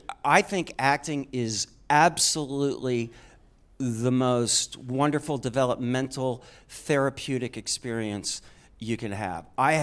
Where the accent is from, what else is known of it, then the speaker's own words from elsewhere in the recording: Wisconsin, United States; An interesting thing, I think, is that I grew up in Wisconsin.